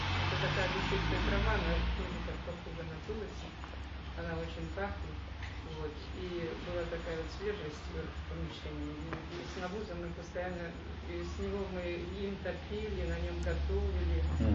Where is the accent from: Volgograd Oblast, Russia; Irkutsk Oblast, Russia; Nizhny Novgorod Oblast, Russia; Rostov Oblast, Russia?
Rostov Oblast, Russia; Я выросла в Ростовской области. У нас дома строились таким образом, что посуду везде был деревянный, а полы были земляные.